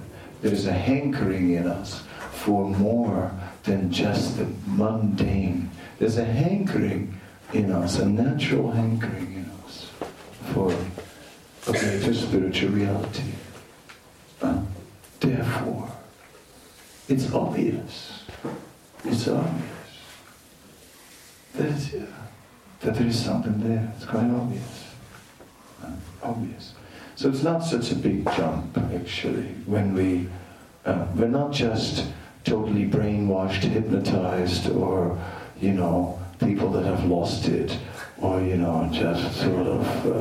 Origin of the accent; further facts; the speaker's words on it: Netherlands; I said, where are you from? He said, from Holland. I said, I'm also from Holland.